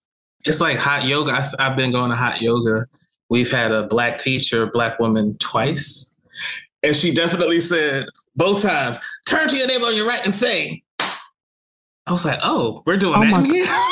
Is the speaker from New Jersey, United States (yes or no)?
yes; East Orange, New Jersey, United States; I grew up in East Orange, New Jersey, in a household. My father is a preacher, pastor of a Pentecostal church.